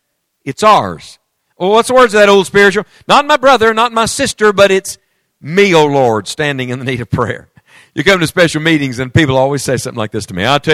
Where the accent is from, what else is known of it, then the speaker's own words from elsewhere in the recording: West Virginia, United States; And I'm from West Virginia. And we met in school.